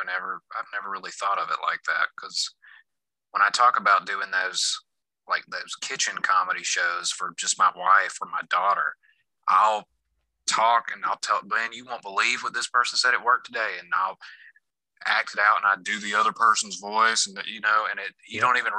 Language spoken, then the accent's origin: English; Alabama, United States; now in San Diego, United States; I grew up right here in Alabama, but right now I'm living in San Diego, California.